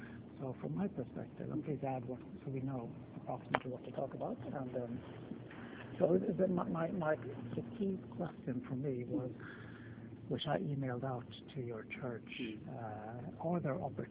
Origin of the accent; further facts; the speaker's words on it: Canada; I grew up in Canada.